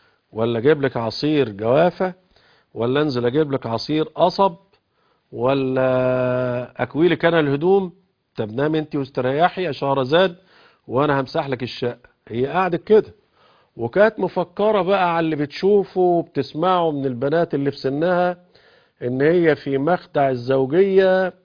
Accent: Upper Egypt, Egypt; زي عندنا في الصعيد، دي مجتمعات العرض عندها غالي غالي غالي

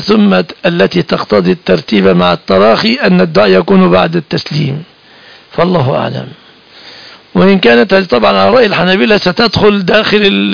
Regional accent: Egypt; في بلادنا مصر

